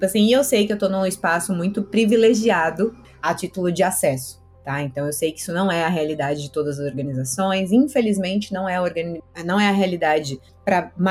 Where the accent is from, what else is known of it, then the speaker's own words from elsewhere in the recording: São Bernardo do Campo, São Paulo, Brazil; eu sou de São Bernardo